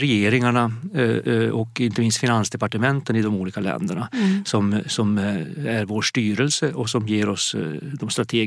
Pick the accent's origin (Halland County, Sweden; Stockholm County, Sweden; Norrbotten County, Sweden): Norrbotten County, Sweden; Gällivare; born there; Precis, det har säkert att göra med att jag är född i Gällivare. Mina föräldrar är tornedalingar uppifrån Pajala kommun i små byar där.